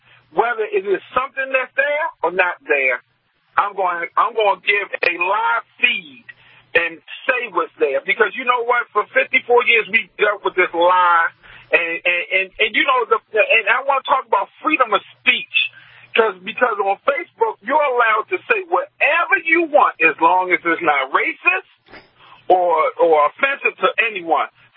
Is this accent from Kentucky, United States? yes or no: no; Queens, New York, United States; now in Bel Air, United States; I'm from Queens, New York, Jackson Heights, via Bel Air, Texas, right now.